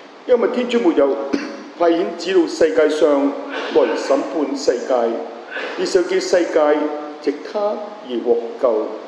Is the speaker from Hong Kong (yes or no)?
yes; Hong Kong; born there; 我问为什么我要出生在战时，我是日本仔打仗的时候出世的，3年8个月香港什么都没有了，零的突破。